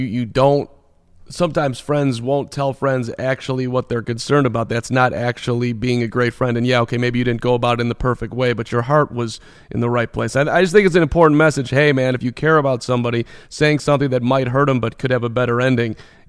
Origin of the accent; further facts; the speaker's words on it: Chicago, Illinois, United States; so when I was 11 years old in 1984, growing up in Chicago